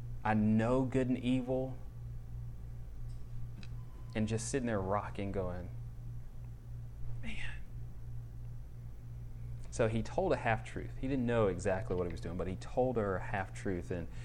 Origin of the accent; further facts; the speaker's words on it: the South, United States; so I'm from the South, and you'll see like old grandparents sitting on the porch